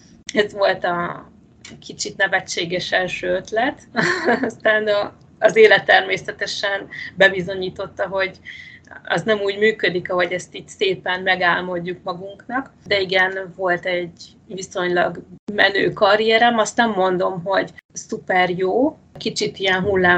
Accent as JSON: {"language": "Hungarian", "region": "Budapest", "country": "Hungary", "tie": "born or raised there", "moved": "as an adult", "lives_now": "Paris, France", "said": "jelenleg Párizsban élek, most már lassan 8 éve. Ezelőtt nem éltem máshol, én Budapesten születtem, ott nőttem fel, ott jártam iskolába, és ott kezdtem dolgozni, és én onnan költöztem Franciaországba."}